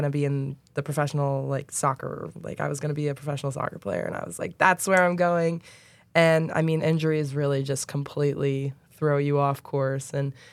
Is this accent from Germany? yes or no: no; New York, United States; Yeah, I'm also from New York. I'm from more upstate though. So I'm like 4.5-5 hours away.